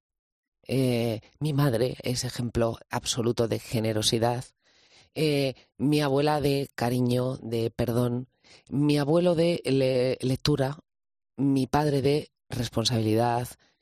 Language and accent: Spanish; Ávila, Castile and León, Spain; Soy de Ávila.